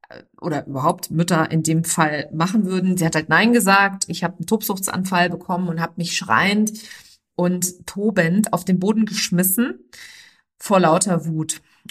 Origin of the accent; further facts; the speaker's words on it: Hesse, Germany; born there; ich bin in der Nähe von Frankfurt geboren